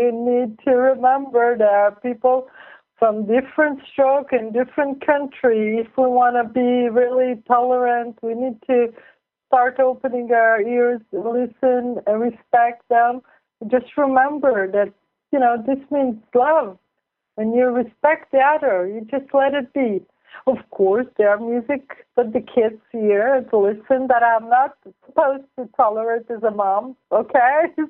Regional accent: Israel; English is a second language; My parents came from Libya, but I was growing up in Israel, so I didn't know nothing. For me, it was Israel, and I lived in a German neighborhood

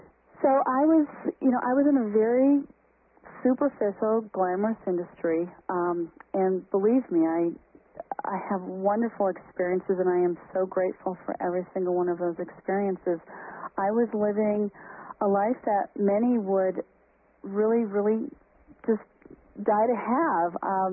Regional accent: Midwest, United States; especially growing up in the Midwest.

